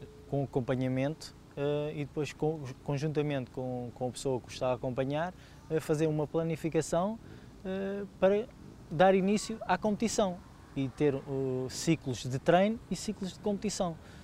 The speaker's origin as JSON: {"language": "Portuguese", "town": "Santiago dos Velhos", "region": "Lisbon", "country": "Portugal", "tie": "born or raised there", "said": "É o clube da minha terra, sou natural de Santiago dos Velhos, pertence à Rua dos Vinhos."}